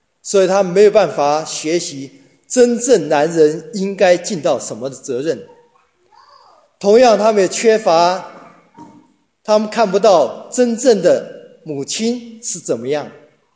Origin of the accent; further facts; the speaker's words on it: China; 我们中国人喜欢买汽车